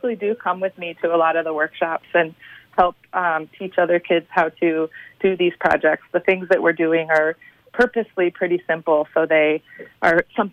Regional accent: Mississippi River, United States; that came from growing up on the Mississippi River and really thinking about the river as important to the place that I grew up.

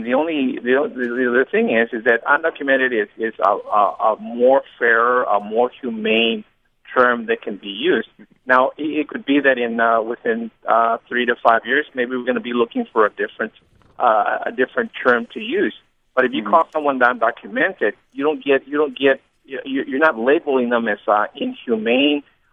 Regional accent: El Paso, Texas, United States; I grew up in the El Paso area

